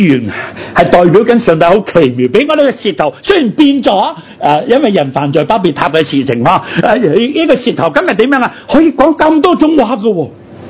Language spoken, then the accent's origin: Cantonese; China; 我们中国人有个说话